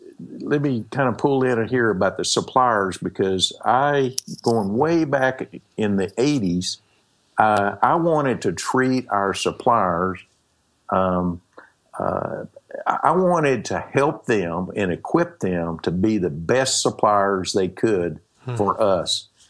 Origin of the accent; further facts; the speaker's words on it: Texas, United States; But got to remember, I'm from Texas. I'm a simple man with a simple mind here.